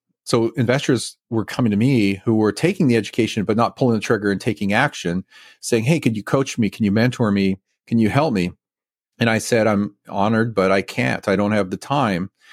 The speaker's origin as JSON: {"language": "English", "country": "Canada", "tie": "born or raised there", "moved": "yes", "lives_now": "United States", "said": "I grew up in Canada, was born there, moved to the US 25 years ago. I have three citizenships: Italian citizenship, Canadian citizenship, and American citizenship."}